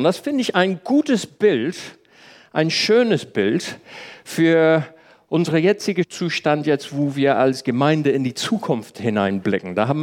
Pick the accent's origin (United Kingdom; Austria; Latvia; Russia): United Kingdom; England; now in Germany; Ich war die Tage in England, dort, wo ich herkomme, wieder mal Linksfahren üben.